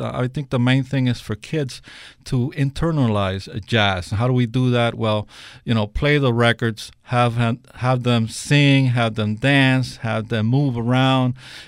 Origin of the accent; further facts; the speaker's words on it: Hialeah, Florida, United States; And, you know, Hialeah is my hometown.